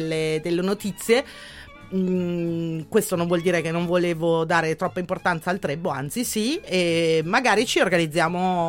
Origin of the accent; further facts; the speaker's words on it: Marche, Italy; Io sono marchigiana, quindi yeah.